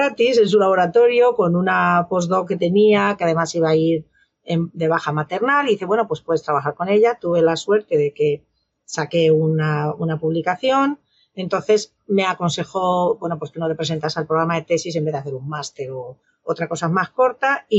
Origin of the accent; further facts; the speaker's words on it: Béjar, Castile and León, Spain; also born or lived in Cáceres; yo nací en Cáceres, o sea, yo soy extremeña, pero me crié en Béjar, que está en la frontera, como si dijéramos, de Extremadura con Castilla y León, es provincia de Salamanca, o sea que pasé toda mi niñez y adolescencia en Béjar, Salamanca, o sea que me considero bejarana, aunque no sea de nacimiento